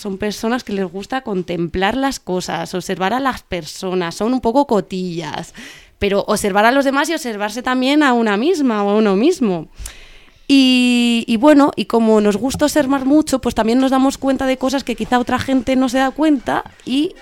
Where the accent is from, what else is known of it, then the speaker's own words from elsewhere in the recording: Arganda del Rey, Community of Madrid, Spain; Bueno, pues yo nací aquí en Madrid. Yo soy de la ciudad de Madrid, soy madrileña. Pero crecí en un pueblo del sureste de Madrid que se llama Arganda del Rey, aunque pasaba muchos fines de semana en otro pueblo cerca de Galapagar, que es el Escorial